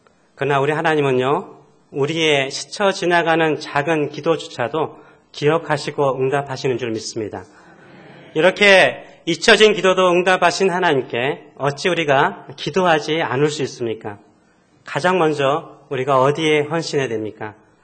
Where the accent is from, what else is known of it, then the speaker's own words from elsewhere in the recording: South Korea; born there; 저는 한국 한 시골에서 태어났습니다.